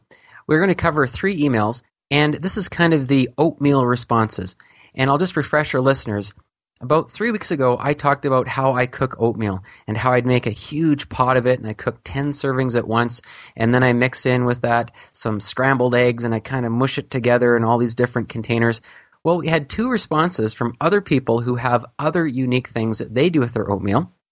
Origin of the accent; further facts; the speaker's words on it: Edmonton, Alberta, Canada; now in Calgary, Canada; I grew up in Edmonton with the Edmonton Oilers